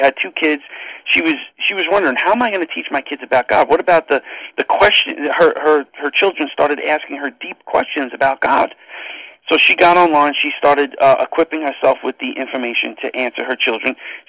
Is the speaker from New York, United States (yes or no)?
yes; New York, United States; I'm not a scholar, as you can tell by the way I speak. I'm from New York. There's nothing, highfalutin about me whatsoever.